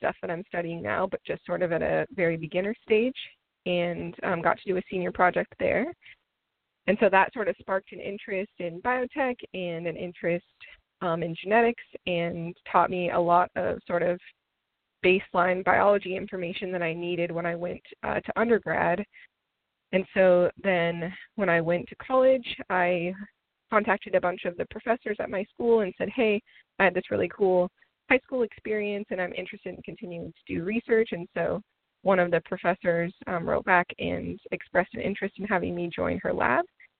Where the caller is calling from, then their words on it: San Diego, California, United States; And so I'm calling now from San Diego.